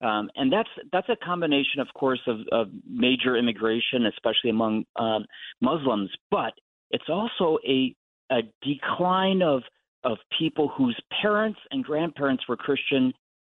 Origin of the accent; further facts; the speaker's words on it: Ohio, United States; I'm from Ohio. The state motto is "In God We Trust."